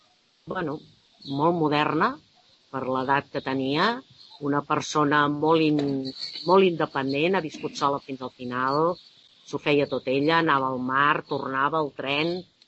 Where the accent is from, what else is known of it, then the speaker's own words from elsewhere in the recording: Barcelona, Catalonia, Spain; born there; now in Sant Cugat, Spain; Jo vaig néixer a Barcelona, Vull dir, és d'allò que passa, ets de Sant Cugat? Sí. Però hi ha gent que et diu, no, però nascut a on? No, a Barcelona.